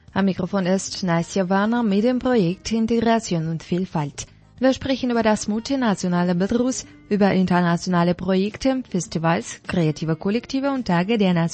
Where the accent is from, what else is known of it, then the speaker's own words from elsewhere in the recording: Delhi, India; Ich komme aus Delhi, der Hauptstadt Indiens.